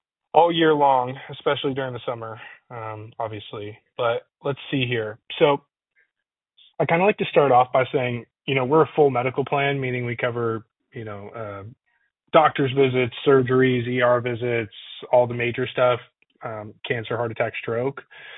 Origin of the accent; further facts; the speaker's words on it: Dallas, Texas, United States; I'm from Dallas